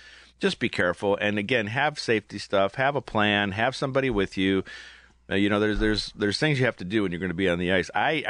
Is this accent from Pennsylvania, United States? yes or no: no; Aurora, Ohio, United States; I mean, we grew up in the middle of nowhere and just ran barefoot all summer long.